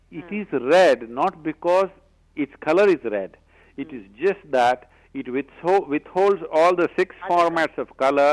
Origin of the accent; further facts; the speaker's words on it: India; Now you believe I am an Indian.